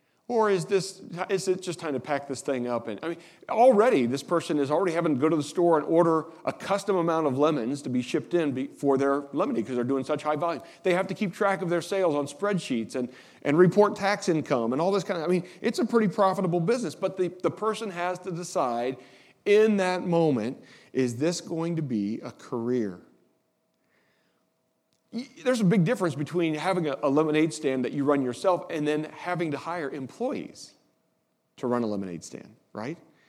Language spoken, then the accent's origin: English; Indiana, United States; So my little hometown in Indiana it's tiny, it's dinky